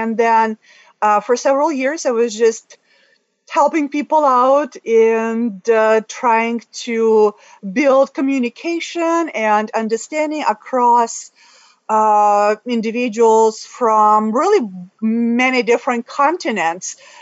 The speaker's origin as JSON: {"language": "English", "region": "Moscow", "country": "Russia", "said": "I'm from Moscow"}